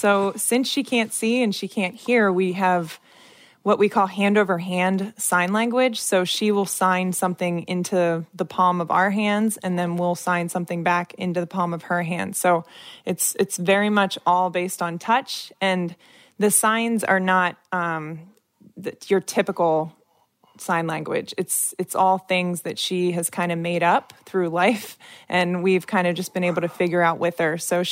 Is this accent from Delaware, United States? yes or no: yes; Wilmington, Delaware, United States; I grew up in Wilmington, Delaware. My entire family actually still lives there now